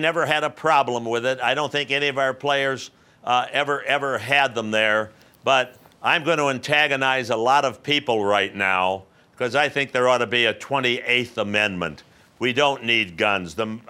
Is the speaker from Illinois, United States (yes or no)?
yes; Chicago, Illinois, United States; right here in my hometown of Chicago